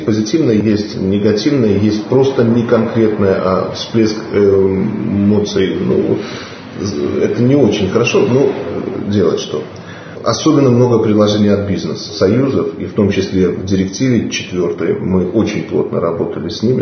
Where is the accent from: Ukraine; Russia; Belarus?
Belarus; Ну, мы белорусы.